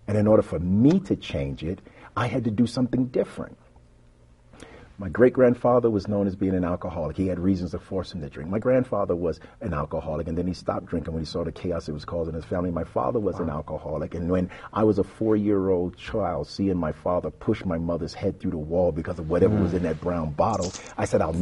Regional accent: the South, United States; But I grew up in the South.

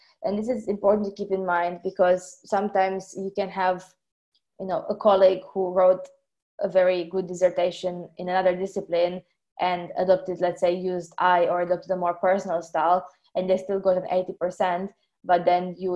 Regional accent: Romania; So in my home country, for example, in Romania, in some educational settings

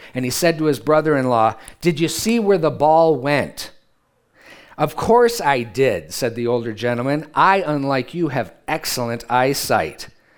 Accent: United States; I'm an American. I want to know how everything works, right?

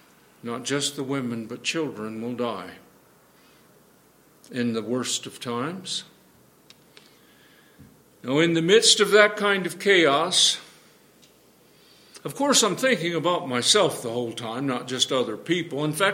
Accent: Illinois, United States; When I was a teenager in my hometown in central Illinois

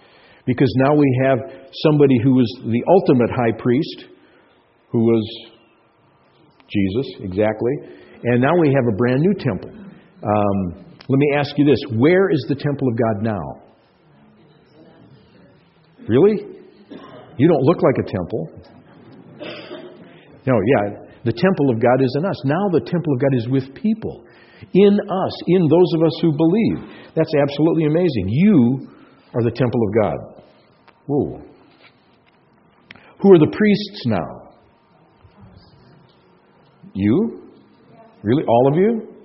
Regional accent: Minnesota, United States; I grew up hunting agates in Minnesota, Lake Superior agates, and we would comb through many rocks.

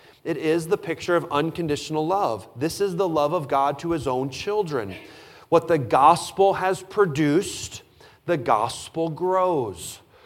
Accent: Illinois, United States; also born or lived in Wisconsin / Minnesota / Pennsylvania; How have I gone from growing up in Southern Illinois to Bible college in Wisconsin to pastoring in Minnesota and Pennsylvania to here?

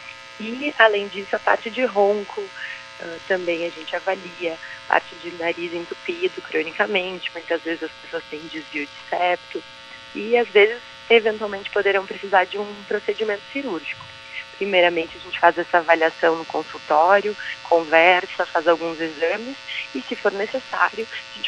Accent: Erechim, Rio Grande do Sul, Brazil; uma região próxima à minha região, minha cidade natal, que é Erechim

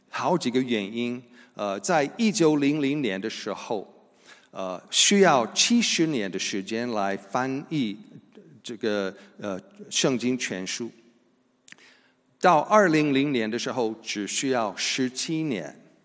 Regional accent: United States; 只是说对，我是美国人

